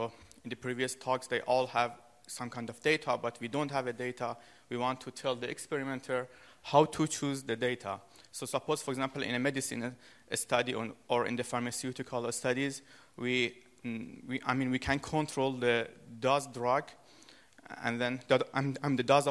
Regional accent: Iran; now in Germany; I'm from Iran, but I'm studying in Germany, and I'm doing my PhD there.

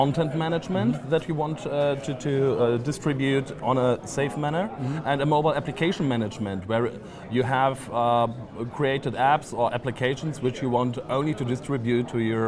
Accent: Germany; English is a second language; I'm from Germany

